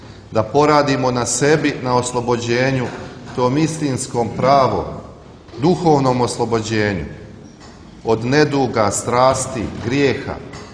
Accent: Žabljak, Žabljak Municipality, Montenegro; Pošto Žabljak, moj rodni kraj, slavi preobraženje

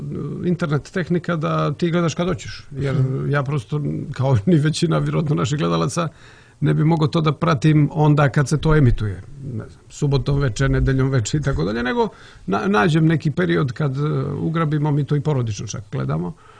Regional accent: Montenegro; kakav je taj jednopartijski sistem bio kod nas u Crnoj Gori bukvalno do juče

